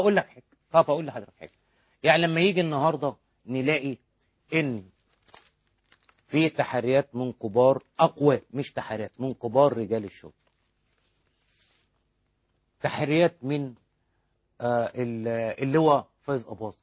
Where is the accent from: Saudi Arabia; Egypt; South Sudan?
Egypt; ألمتني كمصري